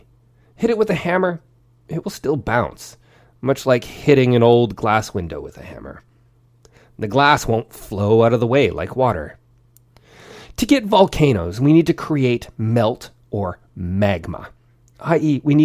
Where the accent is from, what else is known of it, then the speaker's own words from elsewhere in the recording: British Columbia, Canada; That's right, I'm from British Columbia. You can probably tell.